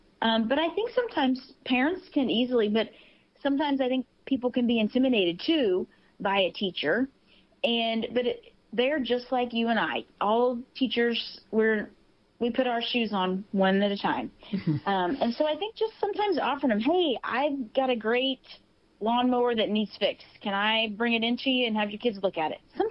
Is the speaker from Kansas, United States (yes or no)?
yes; Kansas, United States; I went to Western Kansas because I'm from Southeast Kansas and I didn't know anything about it.